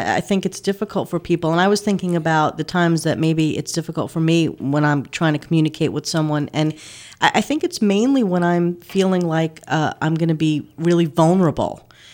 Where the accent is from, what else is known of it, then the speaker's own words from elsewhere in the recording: New York, United States; that I'm Italian or I'm from New York or, you know, I'm a woman or I'm gay or I'm Christian.